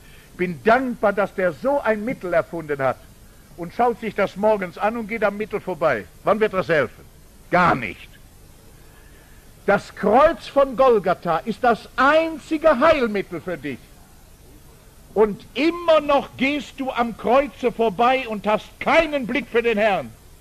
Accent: Rhineland, Germany; Was hatte ich als Rheinländer für eine Ahnung vom Oktoberfest in München?

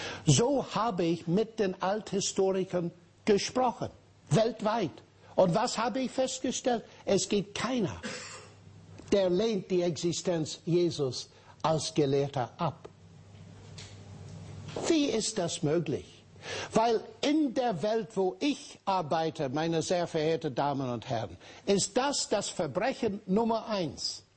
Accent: Northern Ireland, United Kingdom; German is a second language; Ich habe schon erwähnt, ich komme aus Nordirland.

